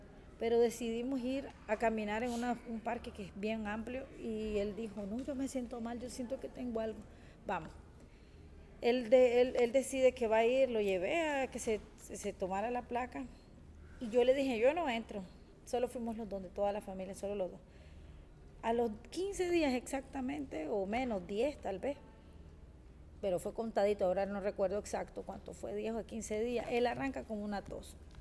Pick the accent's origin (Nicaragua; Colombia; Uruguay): Nicaragua; now in Chapel Hill, United States; soy de Nicaragua, y como dicen, estoy aquí en Chapel Hill de pasadita, no lo sabemos todavía.